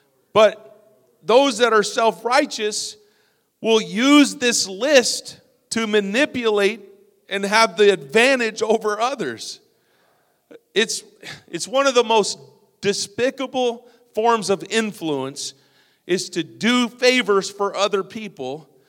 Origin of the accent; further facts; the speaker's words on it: Las Vegas, Nevada, United States; I grew up in Las Vegas. You know, we had … all that stuff.